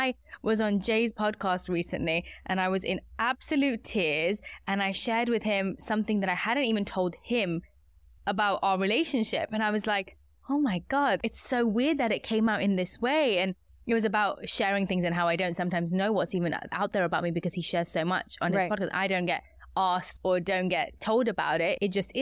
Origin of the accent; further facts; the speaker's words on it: India; And I've learned that from such a young age, being Indian and having these spices in my life.